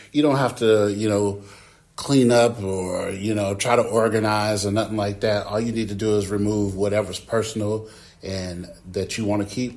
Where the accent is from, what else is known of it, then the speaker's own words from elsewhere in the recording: Winona Lake, Indiana, United States; also born or lived in Illinois; I grew up in this area when I moved from Illinois. I moved to Winona Lake, and, you know, it just feels good to be back.